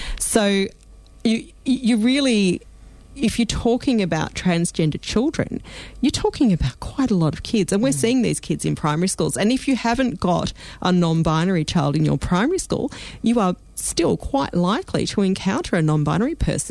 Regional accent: Australia; but that didn't sound right to me as an Australian

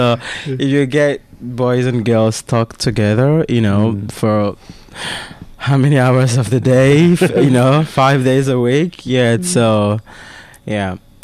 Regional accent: Nigeria; first language Igbo; English is a second language; My native language is Igbo.

